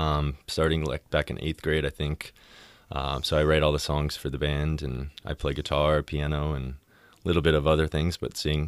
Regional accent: Sioux City, Iowa, United States; Sure. I'm from Sioux City, born and raised, Morningside, and went to East. Tons of family here.

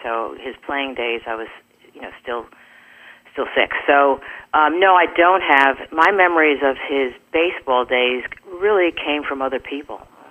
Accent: Stamford, Connecticut, United States; since I grew up in Stamford, Connecticut.

